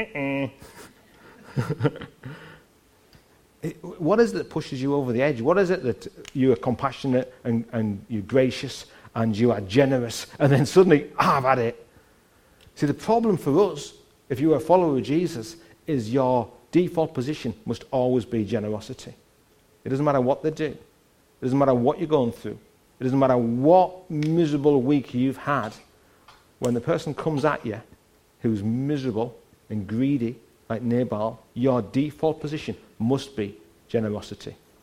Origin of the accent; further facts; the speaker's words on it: Hartlepool, North East England, United Kingdom; I'm from Hartlepool.